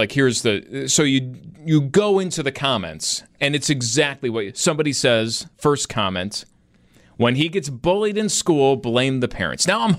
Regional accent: North Tonawanda, New York, United States; Everyone else had in Western New York were like, yeah, well, where else are you going to find it? Of course it's in North Tonawanda.

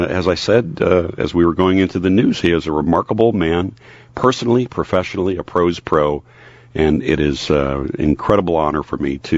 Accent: Chicago, Illinois, United States; You know, for me, growing up in Chicago, I'm a kid from the south side of Chicago.

